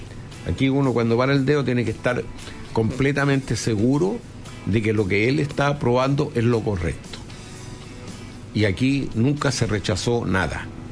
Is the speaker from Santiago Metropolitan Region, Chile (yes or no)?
yes; Recoleta, Santiago Metropolitan Region, Chile; yo he vivido toda mi vida, soy nacido en Recoleta. Y he vivido en Recoleta hasta el día de hoy y voy a seguir viviendo hasta que me muera. Yo nací en pleno barrio Patronato, pero cuando el barrio Patronato no existía